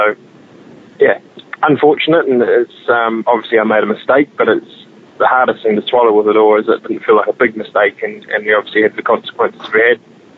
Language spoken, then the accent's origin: English; New Zealand; And New Zealand's probably the worst place in the world to be sweeping roads with the amount of gravel that we have.